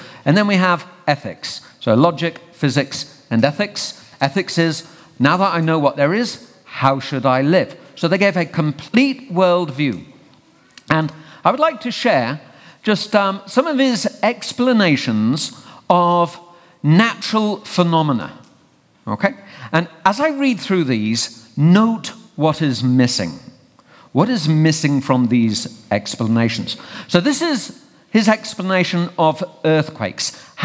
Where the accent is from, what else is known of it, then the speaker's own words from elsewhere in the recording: England, United Kingdom; Yeah, I'm from England. We go crazy when there's snow, even this much, the whole country stops, right?